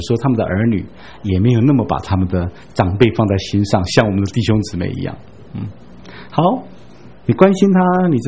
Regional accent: Taiwan; 我们台湾人说这个小男孩

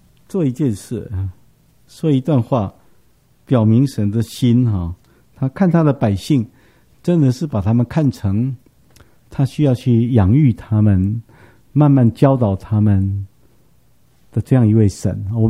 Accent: Taiwan; 就像我们台湾话讲碰轰

